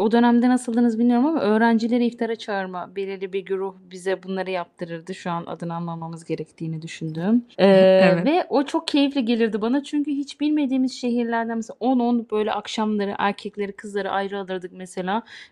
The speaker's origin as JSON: {"language": "Turkish", "region": "Malatya", "country": "Turkey", "said": "Çünkü biz Malatyalıyız ve bunu neden söyledim bilmiyorum."}